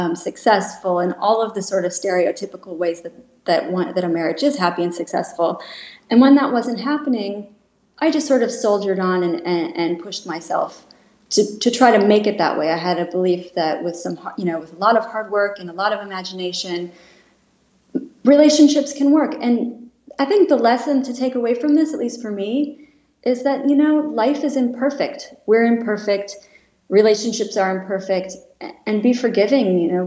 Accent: Wisconsin, United States; born or raised there

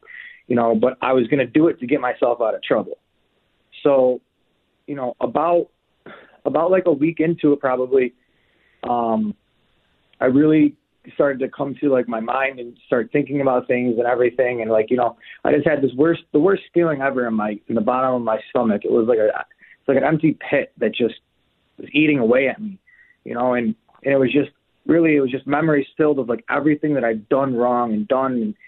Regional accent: Syracuse, New York, United States; so I decided to go to Onondaga Community College because I'm from Syracuse.

